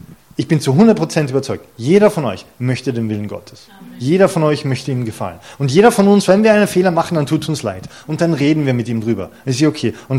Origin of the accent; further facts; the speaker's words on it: Carinthia, Austria; Das sollten wir wissen als Kärntner.